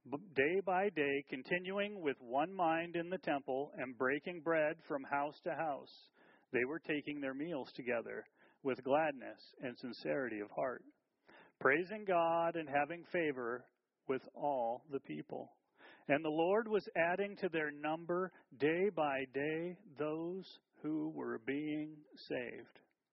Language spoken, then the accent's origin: English; United States; I know as an American, I hear